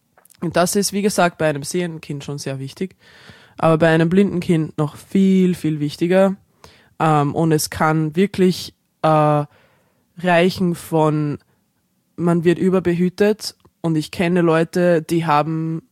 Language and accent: German; Austria; also born or lived in Ireland; Und ich wurde in Irland geboren, bin dort bis zu meinem vierten Lebensjahr aufgewachsen und dann nach Österreich gezogen. Ich habe eine irische Mutter und einen österreichischen Vater.